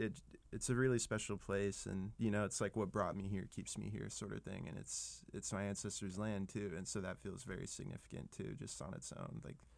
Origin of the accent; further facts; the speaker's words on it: Nebraska, United States; now in Minnesota, United States; I grew up in Nebraska, central Nebraska, kind of near this town called Grand Island. But I grew up in a really small town